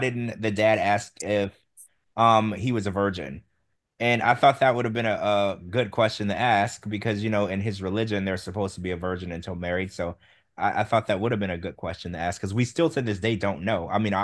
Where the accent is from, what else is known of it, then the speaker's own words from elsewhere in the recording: Louisiana, United States; I grew up in Louisiana. Everybody eats pork and crawfish and shrimp and crabs, or lobster or crab, frog legs. You know, everybody eats weird stuff down there.